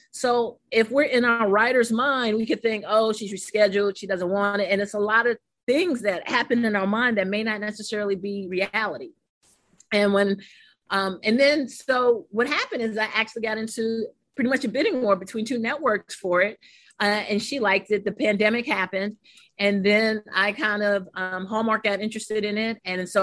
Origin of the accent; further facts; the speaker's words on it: New York, United States; and reading is fundamental at St. Aloysius School growing up in Harlem, New York.